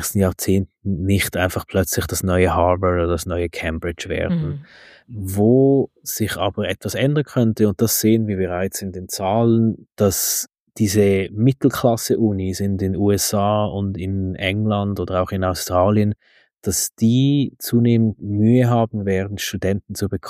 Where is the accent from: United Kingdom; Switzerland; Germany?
Switzerland; wir sind das als Schweizer uns gar nicht so gewohnt